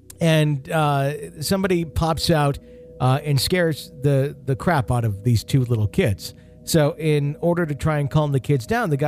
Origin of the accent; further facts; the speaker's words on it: Wisconsin, United States; And I believe this is in my home state of Wisconsin that this happened.